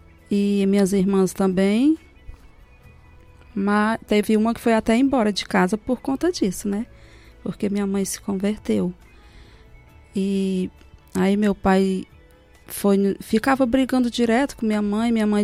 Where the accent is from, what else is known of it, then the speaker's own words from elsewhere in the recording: Lagoa de Santo Antônio, Brazil; eu nasci na Lagoa de Santo Antônio. e desde criança que moro lá até agora, né?